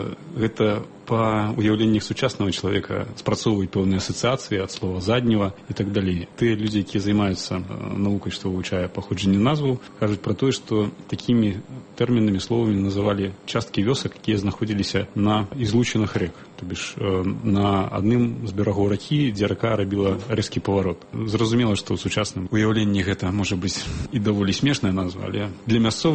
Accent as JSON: {"language": "Belarusian", "town": "Zadnye", "region": "Vitebsk Region", "country": "Belarus", "tie": "born there", "said": "Я нарадзіўся ў вёсцы на Талачынчыне Віцебскай области. Вёска называецца Задньо, з такой дзіўнай назвай, але вёска зараз так называецца. Раней яна складалася з двух частак, адна з которых называлася Пьямонт. Вось, менавіта ў гэтай частцы вёскі я нарадзіўся."}